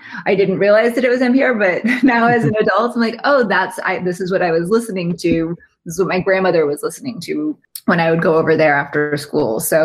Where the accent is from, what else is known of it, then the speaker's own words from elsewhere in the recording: Massachusetts, United States; so I grew up outside of Boston, and to be a page, you live and you work on Capitol Hill.